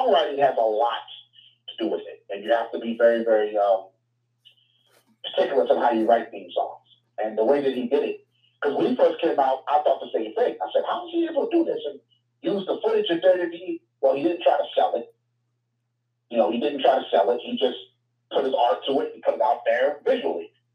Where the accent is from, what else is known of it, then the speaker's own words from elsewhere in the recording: Queens, New York, United States; Man, I'm from Queens, man. So, shout out to New York.